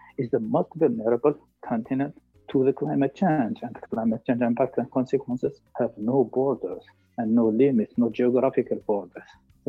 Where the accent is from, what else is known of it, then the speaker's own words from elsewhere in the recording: Algeria; I'm originally from Algeria.